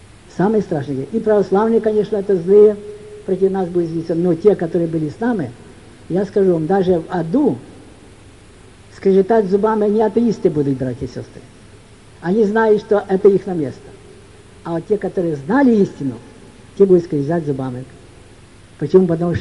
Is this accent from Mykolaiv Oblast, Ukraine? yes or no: yes; Voznesensk, Mykolaiv Oblast, Ukraine; Потому что я родом из Вознесенска.